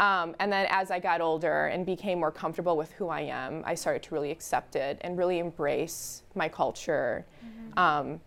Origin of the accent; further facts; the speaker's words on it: Milwaukee, Wisconsin, United States; before we had moved out to like the suburbs, we grew up in Milwaukee. And so my parents actually put us in a Spanish immersion school.